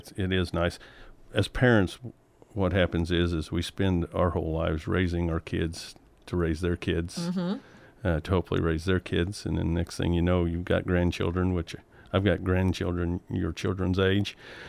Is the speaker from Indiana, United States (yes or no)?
yes; Indiana, United States; Been in Johnson County my whole life. I don't know anywhere else to be.